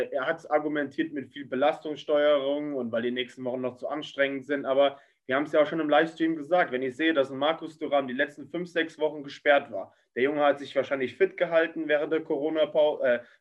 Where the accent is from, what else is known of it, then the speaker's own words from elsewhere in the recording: Bremen, Germany; Mir fällt da so bei, zum Beispiel als Bremer auf jeden Fall Anfang der Saison halt das Mainz-Spiel noch im Kopf